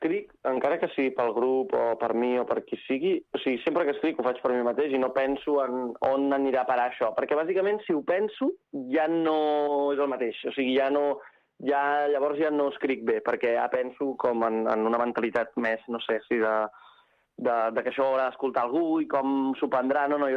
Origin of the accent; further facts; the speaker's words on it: Igualada, Catalonia, Spain; jo sóc d'Igualada